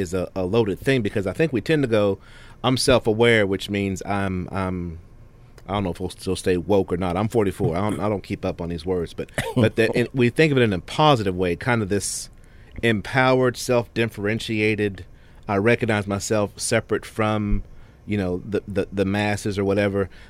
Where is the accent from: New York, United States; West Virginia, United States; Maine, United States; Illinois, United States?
West Virginia, United States; I'm from West Virginia.